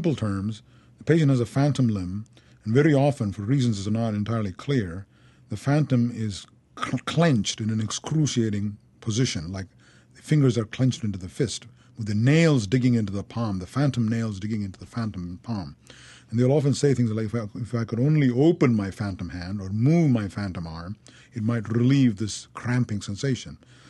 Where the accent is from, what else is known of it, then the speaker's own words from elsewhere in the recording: India; also born or lived in Thailand; I was raised in India and I was raised in Thailand